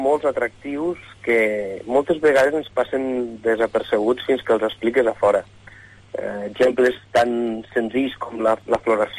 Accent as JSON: {"language": "Catalan", "town": "Lleida", "region": "Catalonia", "country": "Spain", "tie": "born or raised there", "said": "jo vaig néixer a una casa humil al carrer Sant Antoni de Lleida, mirant molt cap al barri antic, cap al centre de Lleida."}